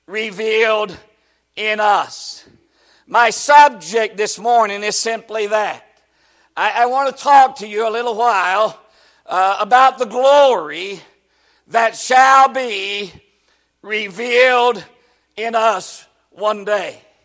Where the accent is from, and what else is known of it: West Virginia, United States